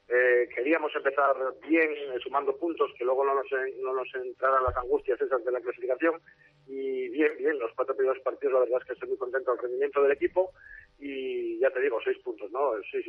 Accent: Gijón, Asturias, Spain; Para los que somos de Gijón y grupistas, pues es como nuestra casa.

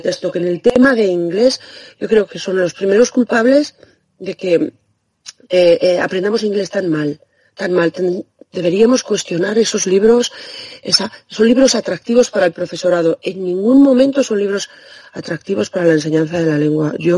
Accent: Burgos, Castile and León, Spain; also born or lived in Extremadura; aunque soy de Burgos, hice eso de la emigración

